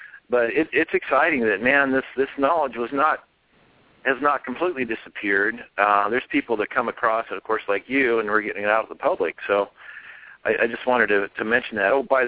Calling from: California, United States; I'm calling from Northern California, the great state of Jefferson.

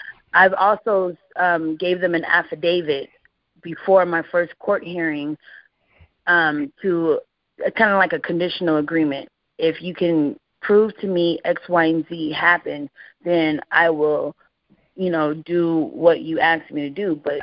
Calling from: Arizona, United States; I'm calling from Arizona. Thank you for having me on your show.

